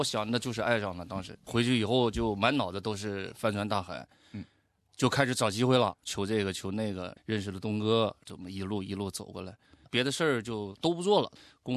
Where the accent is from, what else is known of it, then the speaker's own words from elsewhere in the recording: Northeast China, China; also born or lived in Anhui; 其实我是东北人，也是跟这个海不搭边吧，就我们家边上是松花江嘛，